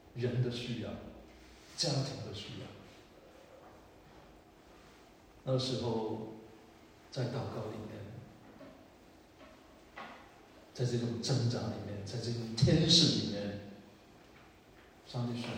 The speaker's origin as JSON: {"language": "Chinese", "country": "Hong Kong", "said": "我们香港人说的人情差过债是一种债务。"}